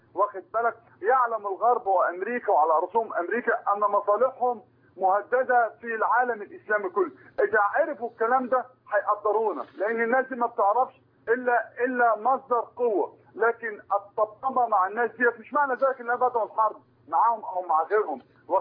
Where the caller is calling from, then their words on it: Barnabal al-Jadida, Dakahlia, Egypt; أنا من برنبال الجديدة، مركز ميت النصر، محافظة الدقهلية.